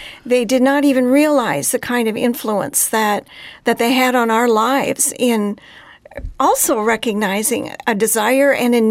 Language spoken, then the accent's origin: English; Redwood Falls, Minnesota, United States; I was born and raised in Redwood Falls, Minnesota. I'm the middle child of three. I have to say Redwood Falls was a great place to grow up.